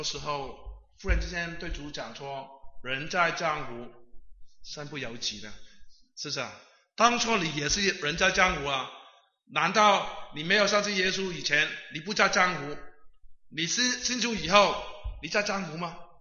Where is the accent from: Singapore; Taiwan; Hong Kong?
Hong Kong; moved away; 我们从香港来的时候呢，有一段时间呢，我们很喜欢听从台湾来的歌